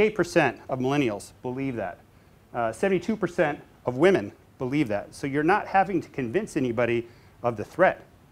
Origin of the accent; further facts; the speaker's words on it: South Dakota, United States; So I grew up in South Dakota. I grew up on the Missouri River, not literally on the Missouri River, but in a town right next to the Missouri River.